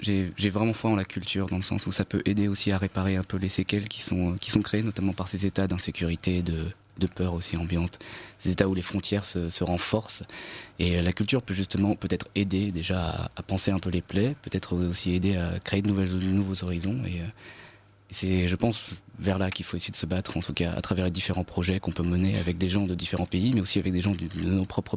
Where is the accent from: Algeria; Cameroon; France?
France; Moi, je viens de France.